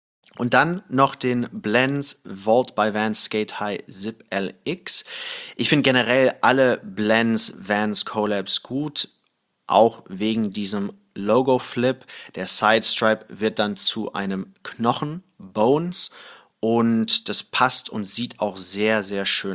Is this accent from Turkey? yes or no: no; Thailand; now in Germany; Ich bin ja in Thailand englischsprachig aufgewachsen, habe halt auch alle Filme auf Englisch gesehen